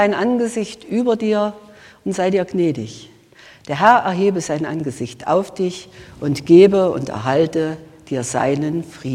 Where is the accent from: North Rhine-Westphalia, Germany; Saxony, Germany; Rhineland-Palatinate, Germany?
Saxony, Germany; Schwarzenberg; Ich komme zwar aus Schwarzenberg, gehöre aber seit 25 Jahren zum Diakonissenhaus Zion. Dort bin ich auch Predikantin.